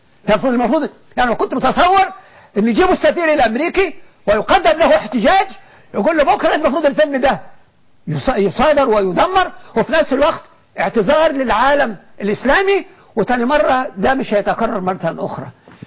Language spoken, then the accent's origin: Arabic; Cairo, Cairo Governorate, Egypt; وحتى اللي بيحصل النهاردة عندنا في مصر في القاهرة هنا